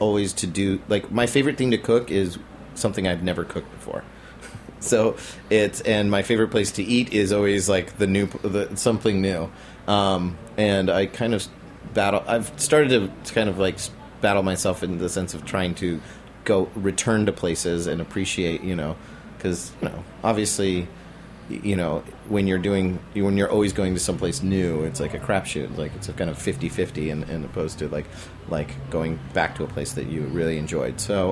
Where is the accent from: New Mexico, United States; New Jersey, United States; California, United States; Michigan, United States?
California, United States; Sacramento; So they chose Sacramento, which is my hometown where I grew up, to do this very high-end, upscale Japanese restaurant.